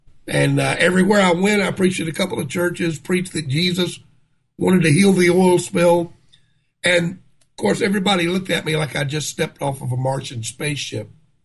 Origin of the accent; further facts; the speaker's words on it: New Orleans, Louisiana, United States; born there; By the way, I was born in New Orleans and I had a ministry.